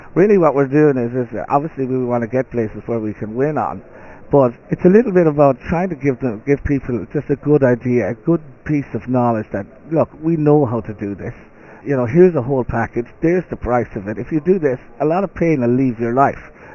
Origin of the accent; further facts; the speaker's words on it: Ireland; We can see it because we're Irish as well.